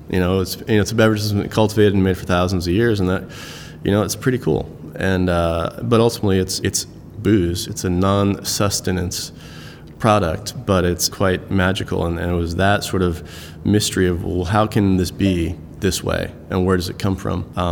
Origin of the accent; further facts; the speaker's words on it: Darien, Connecticut, United States; moved away as an adult; No, I'm from Connecticut. I grew up, born and raised in Fairfield County, Connecticut, in a town called Darien, and came out to California to go to college.